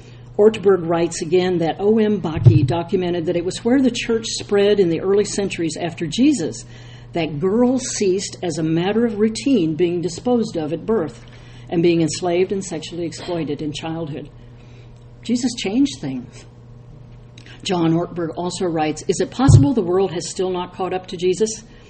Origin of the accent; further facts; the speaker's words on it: Nebraska, United States; I'm from Nebraska. We were going from Omaha to Dallas